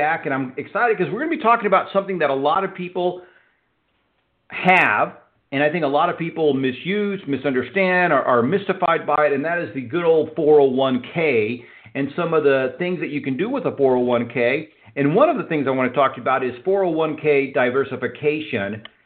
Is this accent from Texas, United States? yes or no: yes; Houston, Texas, United States; he's an independent investment advisor located in my hometown of Houston, Texas.